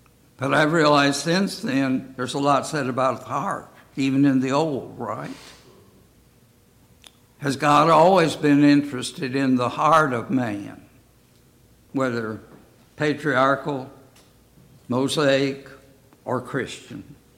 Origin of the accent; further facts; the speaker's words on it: Detroit, Michigan, United States; Now, I grew up in Detroit, Michigan, and I will have to say I liked the new cars and the new car smell